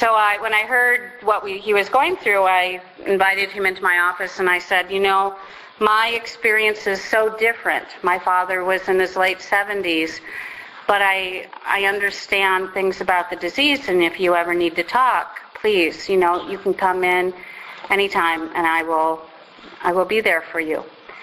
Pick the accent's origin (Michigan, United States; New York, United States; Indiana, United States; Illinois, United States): New York, United States; Buffalo; as a child I grew up outside of Buffalo, New York, near Niagara Falls.